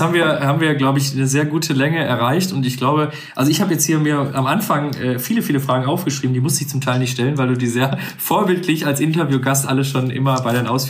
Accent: Moers, North Rhine-Westphalia, Germany; wir kommen ja jetzt so aus der Nähe vom Ruhrgebiet, jetzt Moers ist jetzt ja noch so halb Niederrhein

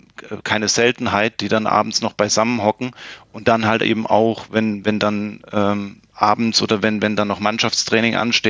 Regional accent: Plattenhardt, Baden-Württemberg, Germany; dann hat es mich beruflich wieder zurück zu den Wurzeln oder beziehungsweise in meine Heimatstadt gezogen. Und ja, und bin dann natürlich selbstverständlich direkt wieder in die Tennismannschaft hier in Plattenhardt gewechselt.

